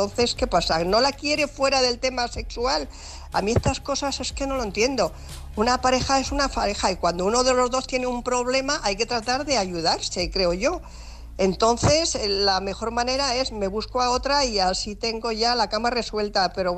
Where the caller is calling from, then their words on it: Alicante, Valencian Community, Spain; de Alicante